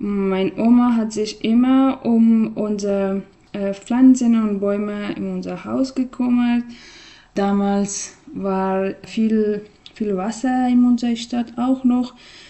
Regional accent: Afghanistan; German is a second language; dann habe ich das verstanden, dass wir als Menschen oder wir als Afghanen

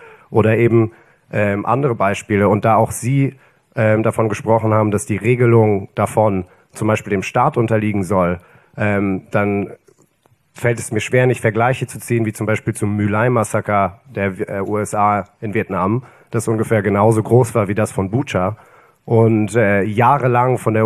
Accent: Germany; ich bin als Pole in Deutschland aufgewachsen.

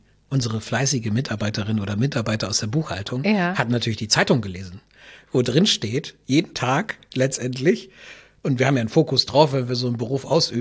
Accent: Germany; Wir kommen ja aus Deutschland.

